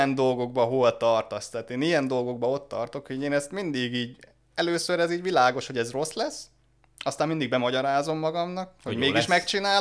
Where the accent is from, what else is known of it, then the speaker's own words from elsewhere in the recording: Hungary; moved away as an adult; nem is az, hogy magyar vagyok, hanem az, hogy nem ott nőttem fel, tudod. Tehát én 6 éve szinte egy nagyon minimális nyelvtudásot cseppentem oda